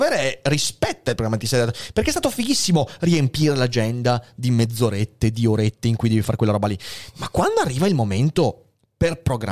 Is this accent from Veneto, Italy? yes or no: no; Bergamo, Lombardy, Italy; In realtà sono bergamasco